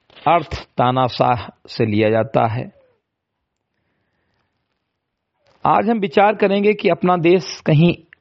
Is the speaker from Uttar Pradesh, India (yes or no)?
yes; Bahraich, Uttar Pradesh, India; ग्राम सभा समिति गठई विकासखंड मीनपुरवा जनपद बहराइच का मूल निवासी हूं